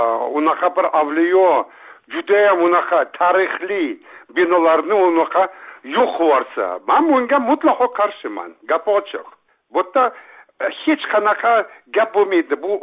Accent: Samarkand, Samarqand Region, Uzbekistan; born there; men Samarqandda tug'ilganman. Bizi oilamiz Toshkentlik, bizi adamimizni Toshkentdan Samarqandga yuborgan. Men o'sha Samarqandda tug'ilganman.

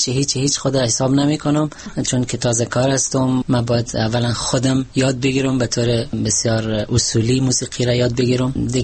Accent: Afghanistan; moved away; ما 27 سال دور از وطن بودیم

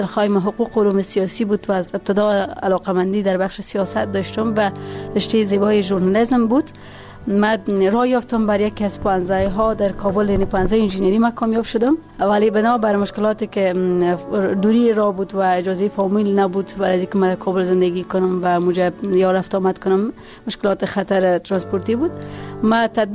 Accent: Parwan, Afghanistan; also born or lived in Kabul; ، یک تن از باشنده های ولایت پروان و کسی که یکی از روستاها یا یکی از سلسولی های این ولایت است و در اینجا زاده شدیم و در اینجا بزرگ شدیم

